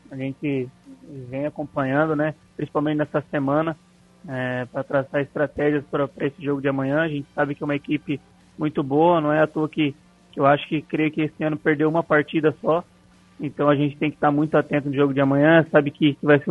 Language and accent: Portuguese; Pato Branco, Paraná, Brazil; Eu sou natural de Pato Branco, no Paraná.